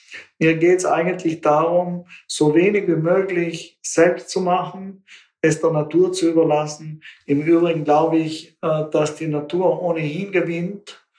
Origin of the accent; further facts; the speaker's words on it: Bolzano, Trentino-Alto Adige, Italy; das Symbol meiner Heimatstadt Bozen, verfärbt sich rosa